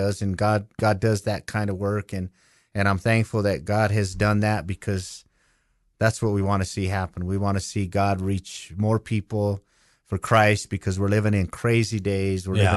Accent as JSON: {"language": "English", "region": "Colorado", "country": "United States", "tie": "born or raised there", "said": "Yeah, born and raised in Colorado. That's why I'm a Denver Bronco fan."}